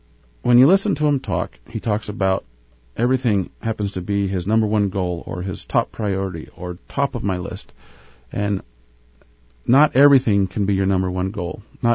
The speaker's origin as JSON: {"language": "English", "region": "Oregon", "country": "United States", "tie": "born there", "lives_now": "Alaska, United States", "said": "I was born in Oregon, though, but I made it back up here."}